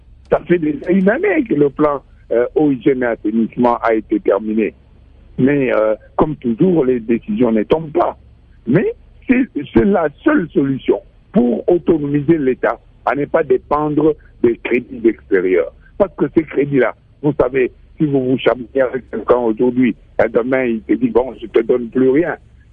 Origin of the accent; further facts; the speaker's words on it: DR Congo; Nous sommes tous des Congolais, hein.